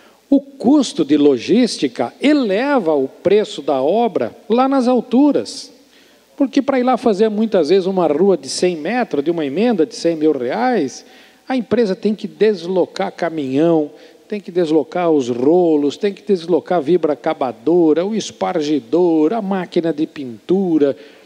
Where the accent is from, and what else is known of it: Santa Catarina, Brazil